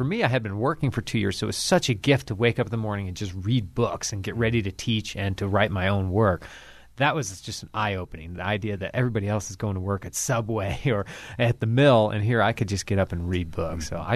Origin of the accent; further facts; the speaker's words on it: Ohio, United States; I grew up in Ohio, and I didn't know any living authors.